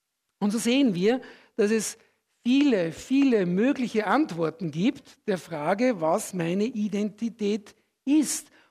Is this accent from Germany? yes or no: no; Switzerland; Das drücke ich mit dieser Aussage aus, ich bin Schweizer.